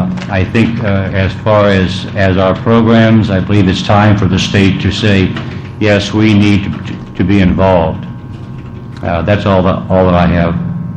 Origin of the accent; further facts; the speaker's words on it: United States; I am from Linn County, and I am traffic safety coordinator for the county.